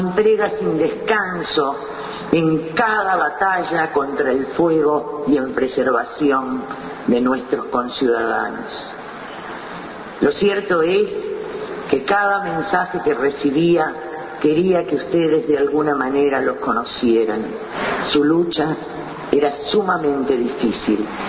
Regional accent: Uruguay; como pueblo uruguayo

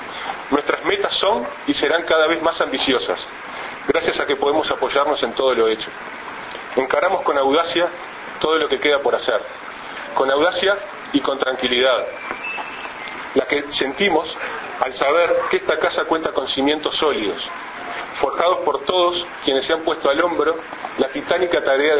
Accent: Uruguay; Como uruguayo

